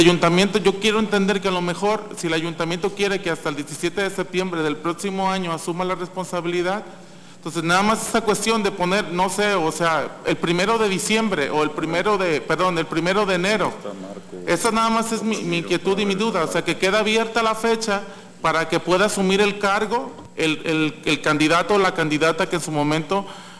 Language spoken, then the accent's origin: Spanish; San Blas, Nayarit, Mexico; yo soy del municipio de San Blas y de hecho mi domicilio es en la primera demarcación territorial